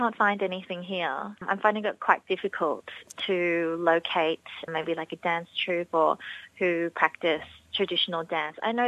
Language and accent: English; Sydney, New South Wales, Australia; born there; my identity of being a Filipina. And so I was born in Sydney, but I visited the Philippines once when I was three, and then I hadn't visited again since last year.